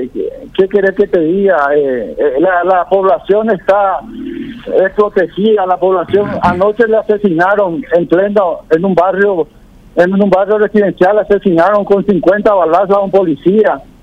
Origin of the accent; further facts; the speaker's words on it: Paraguay; ya que en mi país está, el Estado paraguayo está proveyendo las armas y las balas.